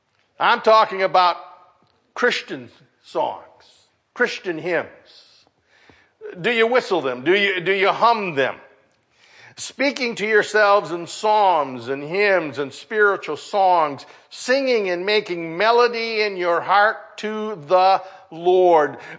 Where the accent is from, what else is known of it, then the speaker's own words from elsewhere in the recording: Michigan, United States; born there; Now, believe it or not, I'm glad I was born in the state of Michigan, because I can show people where I live.